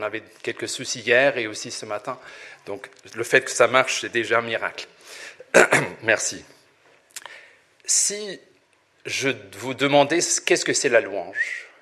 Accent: Northern Ireland, United Kingdom; French is a second language; je ne suis pas suisse, je suis pas français non plus. Je viens d'Irlande du Nord, et il y a 30 ans, je me trouvais comme jeune étudiant en théologie à Vaux-sur-Seine pour étudier la théologie.

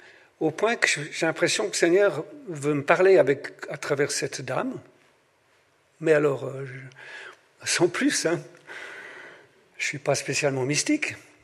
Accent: Vaud, Switzerland; je suis vaudois

